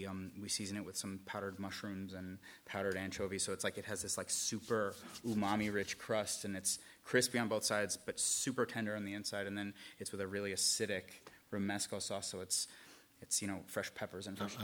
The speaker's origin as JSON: {"language": "English", "region": "New York", "country": "United States", "lives_now": "Hermosa Beach, United States", "said": "because I'm from New York. And I worked in New York, and I spent so much time in New York."}